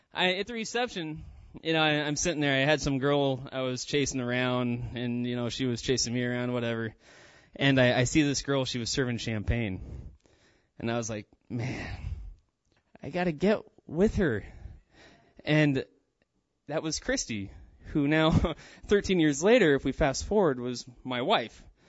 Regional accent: Ketchikan, Alaska, United States; I was born and raised in Ketchikan. I'm 34 now, but I was born and raised here.

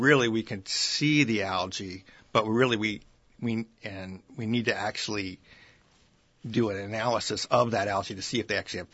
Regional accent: California, United States; I'm from Northern California and have been here for a year and 4 months.

